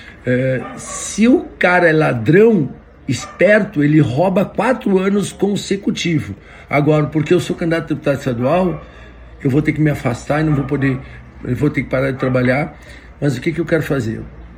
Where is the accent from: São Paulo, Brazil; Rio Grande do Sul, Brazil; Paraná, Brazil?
Rio Grande do Sul, Brazil; Santa Maria; Eu sou de Santa Maria, fui prefeito de Santa Maria 8 anos.